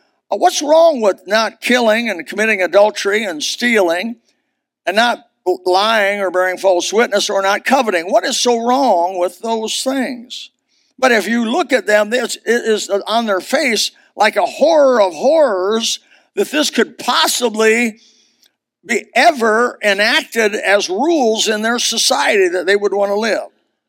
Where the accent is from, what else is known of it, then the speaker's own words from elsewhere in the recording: Elkhart, Indiana, United States; In my hometown, Elkhart, Indiana, there was a beautiful